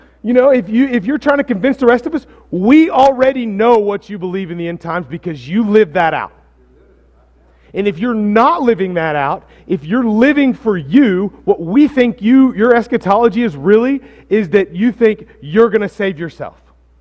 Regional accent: Sulphur, Oklahoma, United States; Well, I'm from Sulphur. I consider it fancy. Maybe it's normal for you guys up here in Shawnee.

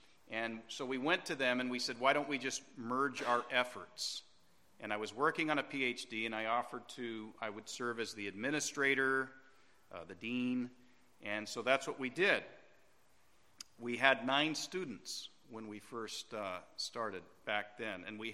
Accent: California, United States; born there; So I was born in California in 1963 and raised nominally Roman Catholic.

